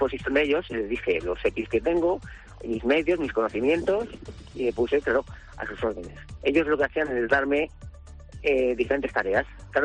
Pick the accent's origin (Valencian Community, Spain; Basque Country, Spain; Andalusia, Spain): Valencian Community, Spain; yo como valenciano solicité bajar con ciertos medios